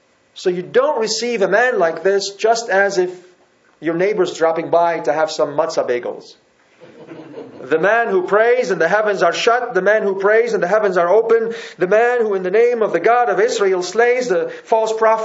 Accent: Lebanon; I grew up in Lebanon and I know the hot burning sun.

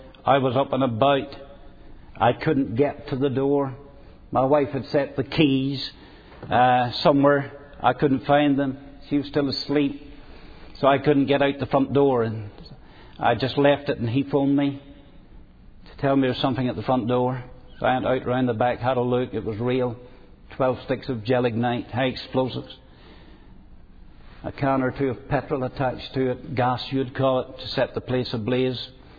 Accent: Belfast, Northern Ireland, United Kingdom; now in Lisburn, United Kingdom; I come from South Belfast. That's where my church is. I live in Lisburn

